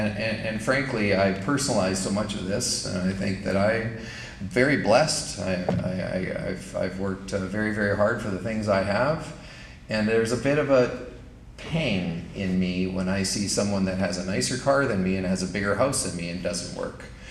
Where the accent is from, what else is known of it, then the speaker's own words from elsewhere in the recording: Canada; I think being inhospitable as a Canadian perhaps is against my fabric